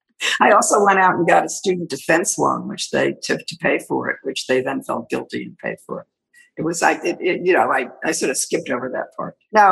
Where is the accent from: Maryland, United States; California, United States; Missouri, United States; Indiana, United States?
Maryland, United States; Silver Spring; also born or lived in Washington, D.C. / Falls Church, Virginia; I was born in Washington, D.C. My father worked for the government. I lived until I was seven in Falls Church, Virginia. And then we moved to Silver Spring, Maryland